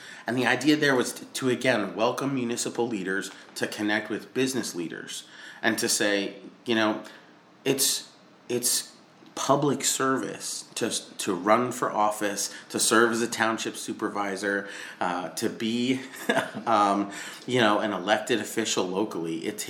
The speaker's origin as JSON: {"language": "English", "town": "Lincoln", "region": "Rhode Island", "country": "United States", "said": "Yeah, I'm originally from Lincoln, Rhode Island."}